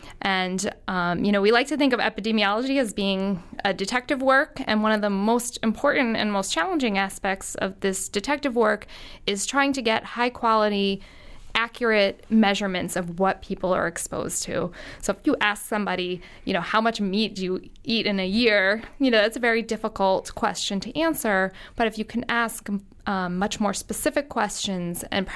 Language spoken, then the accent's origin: English; New York, United States; Well, I grew up in Long Island, New York, just across the sound here.